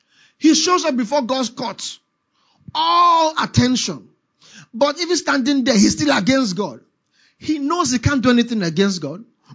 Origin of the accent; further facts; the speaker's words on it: Enugu, Enugu State, Nigeria; You know, I grew up in Enugu